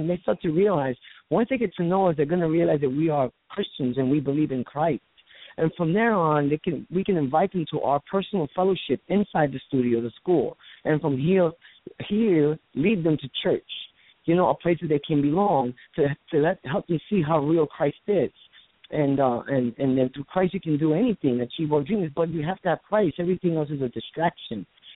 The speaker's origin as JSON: {"language": "English", "region": "New York", "country": "United States", "accent": "New York", "said": "They listen to my, they make fun of my accent because I'm from New York."}